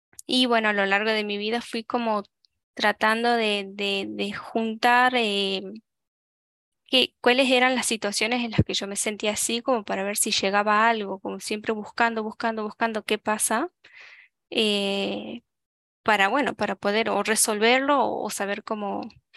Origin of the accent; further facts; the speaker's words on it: Argentina; soy de Argentina, tengo 28 años